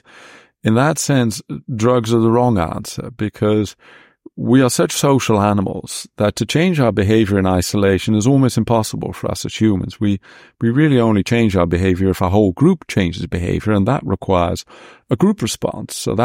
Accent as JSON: {"language": "English", "country": "Netherlands", "second_language": "English", "lives_now": "United Kingdom", "said": "I come from the Netherlands"}